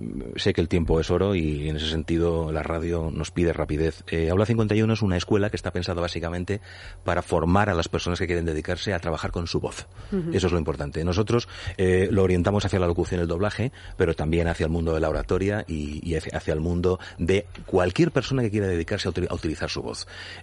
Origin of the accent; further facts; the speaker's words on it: Barcelona, Catalonia, Spain; Y yo he conocido en Barcelona, yo soy de Barcelona